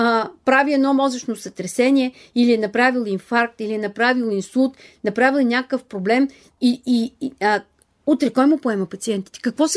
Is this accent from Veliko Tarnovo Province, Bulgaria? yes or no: no; Petrich, Blagoevgrad Province, Bulgaria; Аз съм от Петрич.